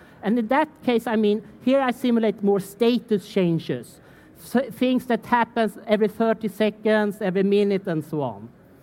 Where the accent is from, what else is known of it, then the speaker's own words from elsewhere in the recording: Sweden; And of course, I'm from Sweden, so I really like this date format.